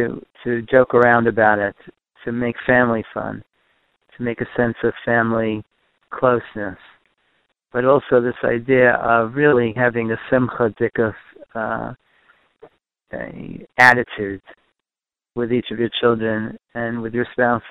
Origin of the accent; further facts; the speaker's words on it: Borough Park, New York, United States; I grew up in Borough Park, and I grew up in a community of Holocaust survivors.